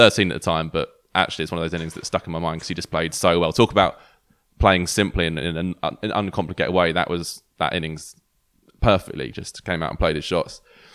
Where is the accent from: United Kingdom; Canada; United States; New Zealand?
United Kingdom; Canterbury, South East England; I grew up in Canterbury. It's a very small place. There's only so many places you can go out.